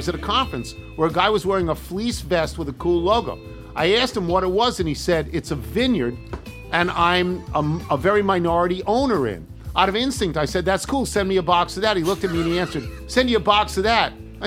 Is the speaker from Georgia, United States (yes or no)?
yes; Macon, Georgia, United States; the least part of it was filmed in my hometown of Macon, Georgia.